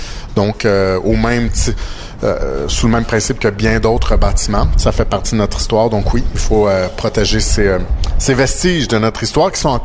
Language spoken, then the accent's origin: French; Repentigny, Quebec, Canada; mais j'ai grandi ici à Repentigny, donc c'est un coin que je connais bien.